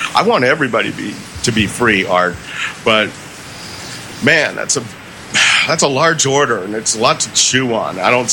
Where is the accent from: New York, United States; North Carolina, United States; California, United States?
California, United States; now in Texas, United States; I'm not a native Texan, definitely not. You know, I come from California